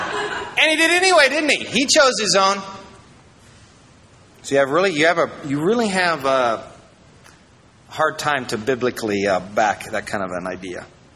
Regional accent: Iowa, United States; Now, it's easy for me. I'm from Iowa.

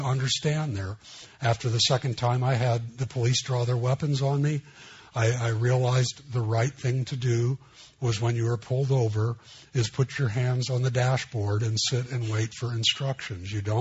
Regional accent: Los Angeles, California, United States; Where I grew up in East L.A., I learned real quick that you owed the policeman fear.

